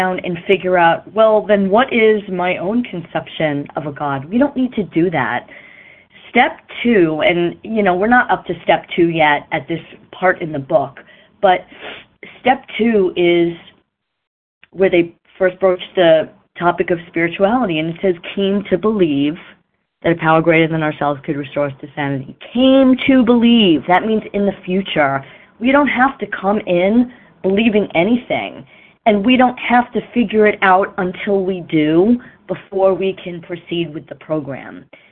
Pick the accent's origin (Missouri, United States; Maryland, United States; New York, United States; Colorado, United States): New York, United States; New York City; I'm from New York City.